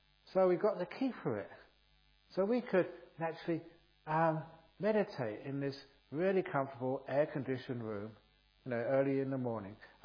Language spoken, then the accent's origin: English; England, United Kingdom; born there; So I was sleep deprived, malnourished, and I was born in England.